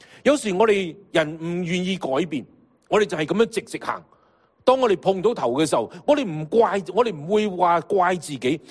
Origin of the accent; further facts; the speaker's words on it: Guangdong, China; 其实我哋广东人自叻噶啦